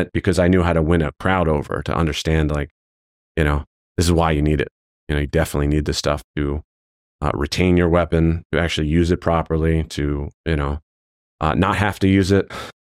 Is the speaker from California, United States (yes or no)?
no; Philadelphia, Pennsylvania, United States; growing up in Philly, like, you know, if you were never in a street fight, you were weird